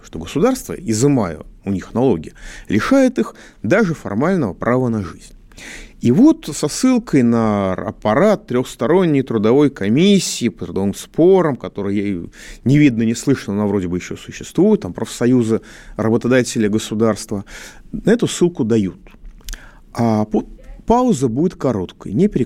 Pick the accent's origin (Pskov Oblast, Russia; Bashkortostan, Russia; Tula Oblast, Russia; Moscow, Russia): Moscow, Russia; я москвич